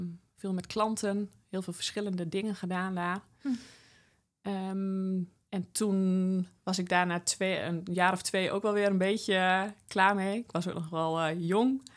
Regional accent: Drenthe, Netherlands; Ik ben een Drent, geboren en getogen. Dat kun je misschien ook nog wel een beetje horen.

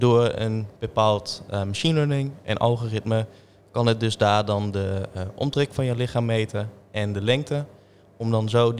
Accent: Rotterdam, South Holland, Netherlands; ik ben 23 jaar en ik doe de studie AD Ondernemer aan de Hogeschool Rotterdam. En ik kom uit Delfshaven. Ik ben een digitale Rotterdammer

